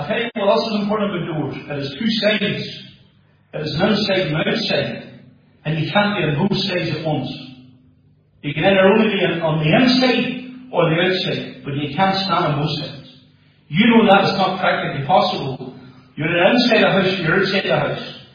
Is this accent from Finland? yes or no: no; Moneymore, Northern Ireland, United Kingdom; whenever I grew up in Moneymore, we went to this church